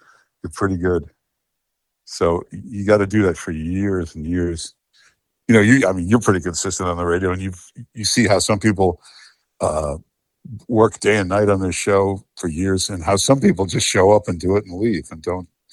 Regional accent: Detroit, Michigan, United States; I grew up in Michigan, Detroit, Michigan.

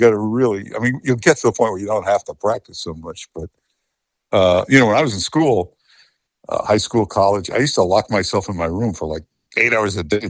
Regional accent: Detroit, Michigan, United States; I grew up in Michigan, Detroit, Michigan.

